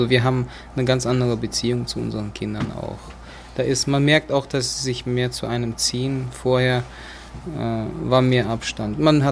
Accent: Kazakhstan; Ich komme aus Kasachstan.

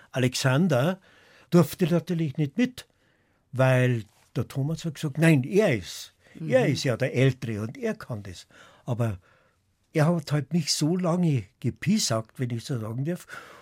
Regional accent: Palling, Bavaria, Germany; Bei uns in Palling, ja.

